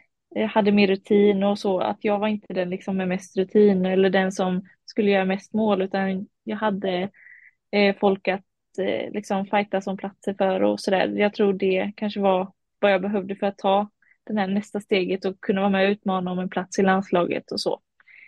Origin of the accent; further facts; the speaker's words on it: Varberg, Halland County, Sweden; Ja, min familj är från Kumla, men jag är född och uppvuxen i Varberg.